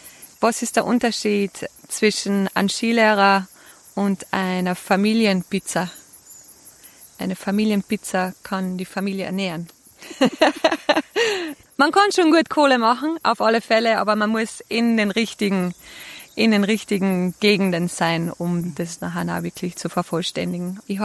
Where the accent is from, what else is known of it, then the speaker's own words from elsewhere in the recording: Carinthia, Austria; now in New Zealand; Ich bin aufgewachsen in einer kleinen Ortschaft in Kärnten, 1000 Zehlendorf. Sehr geborgene Kindheit in den Bergen